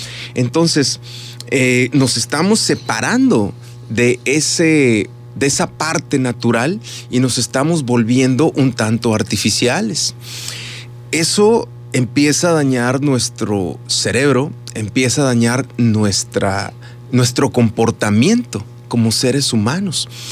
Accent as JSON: {"language": "Spanish", "country": "Mexico", "said": "Puebla, justo en la frontera, en la línea fronteriza de esos dos estados de la República Mexicana. Y así que tengo una cultura muy arraigada a la naturaleza."}